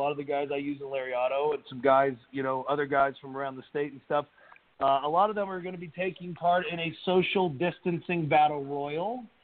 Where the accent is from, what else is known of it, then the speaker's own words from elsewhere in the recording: Georgia, United States; you guys here in Georgia, my home state, are the first ones to open with the most important question I've answered all day.